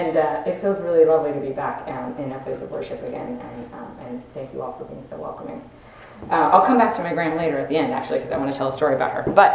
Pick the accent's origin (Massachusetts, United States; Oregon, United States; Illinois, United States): Oregon, United States; I grew up as I grew up in Southern Oregon and for years went to the Presbyterian Church with my grandmother